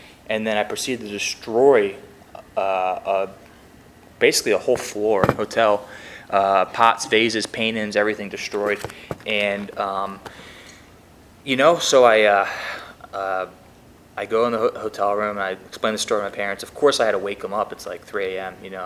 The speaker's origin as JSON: {"language": "English", "region": "Pennsylvania", "country": "United States", "also_born_or_lived": "Florida", "said": "that's how I first discovered Florida, and I'm from Pennsylvania."}